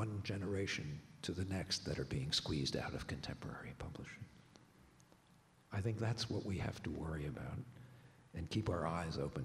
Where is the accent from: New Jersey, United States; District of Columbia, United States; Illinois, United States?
New Jersey, United States; There was a radio show that I used to listen to when I was growing up in North Jersey called Naked City